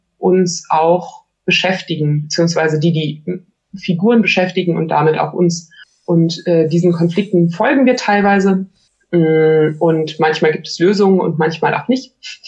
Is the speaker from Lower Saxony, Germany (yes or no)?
yes; Hanover, Lower Saxony, Germany; In der Heimat bei mir, ich komme aus Hannover.